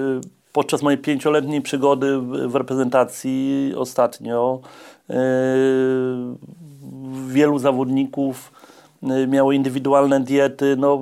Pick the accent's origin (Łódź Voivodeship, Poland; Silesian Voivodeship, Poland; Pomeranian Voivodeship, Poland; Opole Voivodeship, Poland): Pomeranian Voivodeship, Poland; Ustka; Pochodzę z małej mieściny, z Ustki, gdzie wybić się jest niezwykle trudno.